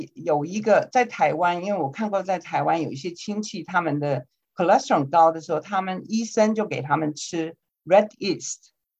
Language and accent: Chinese; China; 但是它的作用其实是跟 statin很类似哈，就是我们中国人讲的红糟了哈，